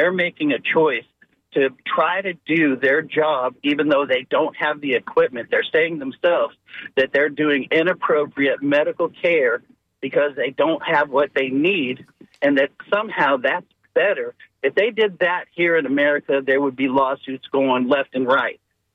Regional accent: United States; the only tools that I have in my toolbox, is what I've learned by being an American.

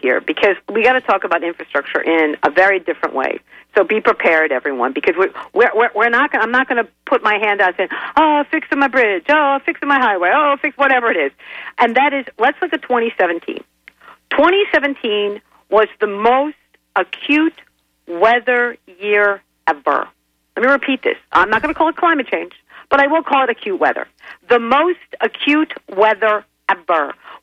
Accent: Brooklyn, New York, United States; born there; But where I was born in Bay Ridge, Brooklyn, there were more Norwegians than in Oslo, Norway.

